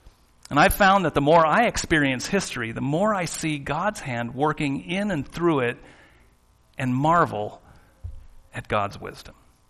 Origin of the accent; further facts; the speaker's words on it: Alaska, United States; also born or lived in Washington; I had played baseball growing up in Alaska, and while I wasn't much of a hitter, I was a pretty good fielder